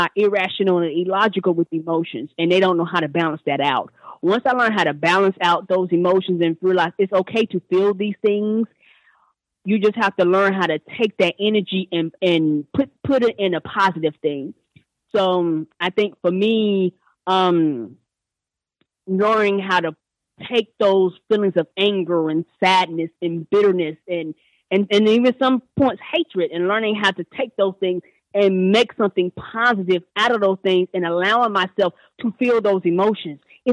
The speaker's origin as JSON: {"language": "English", "town": "Albany", "region": "New York", "country": "United States", "tie": "born there", "said": "I was born 1979, April the 2nd, 1979. I was born in Albany, New York."}